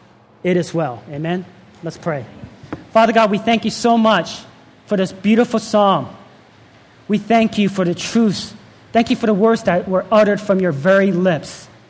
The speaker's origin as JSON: {"language": "English", "town": "Columbus", "region": "Georgia", "country": "United States", "tie": "born or raised there", "also_born_or_lived": "South Korea", "said": "I was 4 years old when I moved from South Korea. And my dad started a church in Fort Benning, Georgia. Columbus, Georgia."}